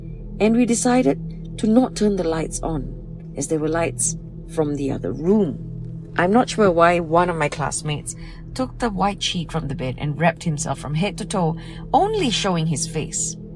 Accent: Terengganu, Malaysia; I'm a Malaysian, raised in Terengganu. And after my SPM, I moved to Kampar, Perak, to continue my studies in hospitality and tourism in TARC, now known as UTRA.

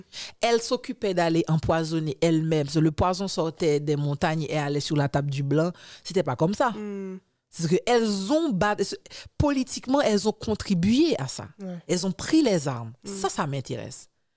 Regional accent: Haiti; Quand je regarde ma réalité en tant qu'haïtienne, la réalité des femmes dans mon pays

